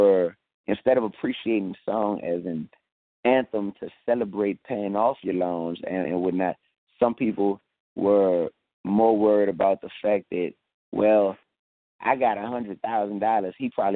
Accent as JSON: {"language": "English", "town": "New Orleans", "region": "Louisiana", "country": "United States", "tie": "born or raised there", "said": "So I actually have, because by me growing up in New Orleans, I think we were at the epicenter of materialism"}